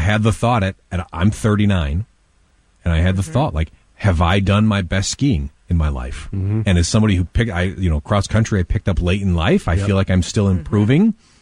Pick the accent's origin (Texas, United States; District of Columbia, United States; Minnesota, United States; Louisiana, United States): Minnesota, United States; And as a Minnesotan, as a winter sports lover, and as a father of two daughters